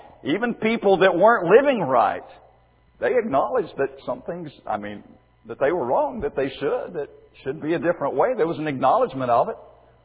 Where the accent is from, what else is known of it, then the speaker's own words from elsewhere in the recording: Alabama, United States; I grew up in South Alabama. I told you this the other night. Everybody on my street where I grew up went to church somewhere.